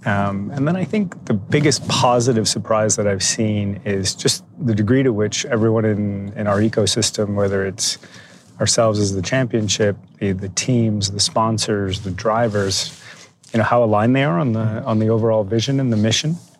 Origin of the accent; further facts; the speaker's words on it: Montreal, Quebec, Canada; I grew up in Montreal. I grew up as a ski racer.